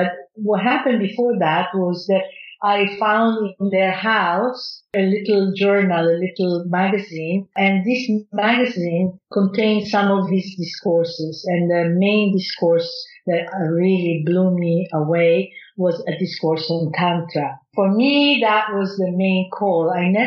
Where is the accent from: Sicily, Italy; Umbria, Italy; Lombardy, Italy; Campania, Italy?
Campania, Italy; Naples; English is a second language; I come from Italy, Napoli, south of Italy, from a very narrow-minded religious background.